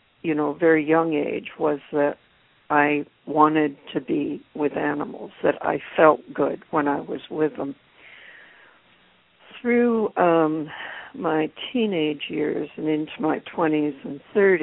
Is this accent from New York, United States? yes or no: yes; New York City, New York, United States; I grew up in New York City in what was then the largest apartment complex in the world, and we were not permitted to have animals.